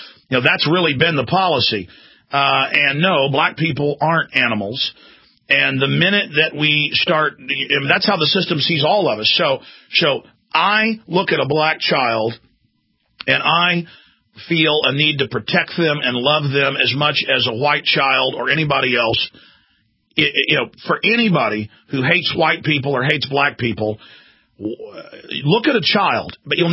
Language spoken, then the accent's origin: English; Dallas, Texas, United States; I mean, I grew up in Dallas, black friends, you know, whole nine yards, and I never really heard a lot of race stuff.